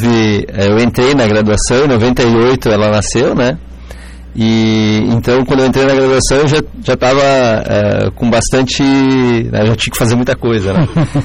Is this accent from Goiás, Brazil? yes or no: no; Teutônia, Rio Grande do Sul, Brazil; eu sou de Teutônia, né